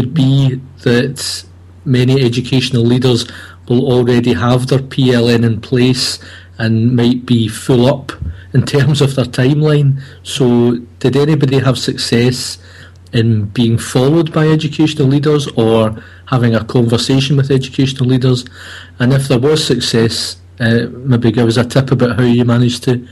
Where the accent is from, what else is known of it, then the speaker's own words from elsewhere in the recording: Scotland, United Kingdom; accent: Scottish; I'm a Scot with a Scottish accent and a cold, so I better speak slowly.